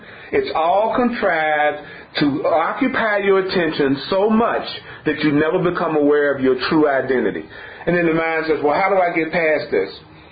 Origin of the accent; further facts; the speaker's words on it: the South, United States; born there; I was born in the South during the time of segregation.